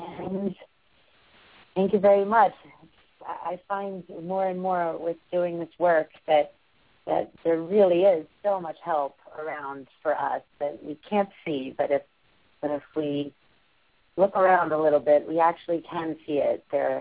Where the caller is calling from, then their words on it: New York City, New York, United States; I am your host, and I'm calling in from New York City.